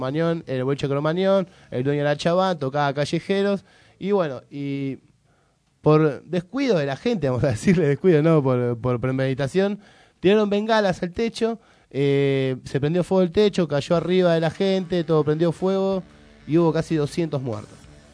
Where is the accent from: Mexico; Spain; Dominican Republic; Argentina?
Argentina; Villa Lugano, Buenos Aires; Yo soy de Lugano